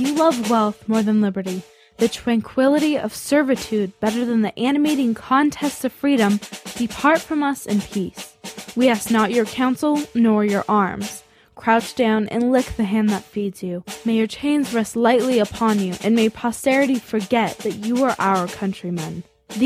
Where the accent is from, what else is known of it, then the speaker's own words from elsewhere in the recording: United States; And as an American, I struggle to call them my countrymen.